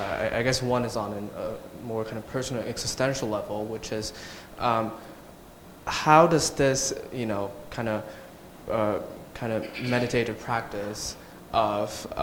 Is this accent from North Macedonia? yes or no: yes; North Macedonia; I come from Macedonia where I saw my mother talking to strangers all the time on the bus.